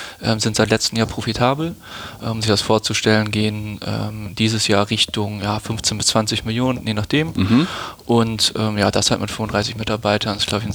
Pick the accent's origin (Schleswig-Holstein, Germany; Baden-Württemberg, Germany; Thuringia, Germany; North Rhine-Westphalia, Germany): Schleswig-Holstein, Germany; now in Hamburg, Germany; Dann in Lübeck zur Schule gegangen, ist das auch keine Großstadt. Und dann zu der Ausbildung dann nach Hamburg gezogen.